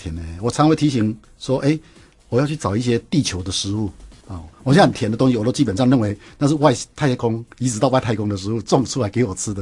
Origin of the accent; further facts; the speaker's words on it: central and southern Taiwan, Taiwan; 以前我们穷的时候，小时候在中南部都要吃麦糜嘛，